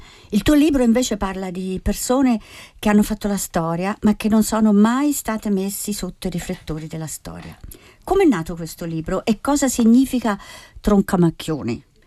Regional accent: Tuscany, Italy; una Maremma, la tua e anche la mia terra

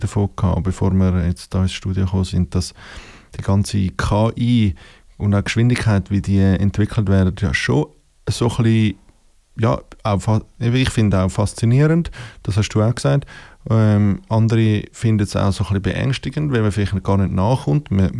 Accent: Switzerland; now in United States; mach bitte so Witz über mich als Schweizer, wo der jetzt da in den USA ist

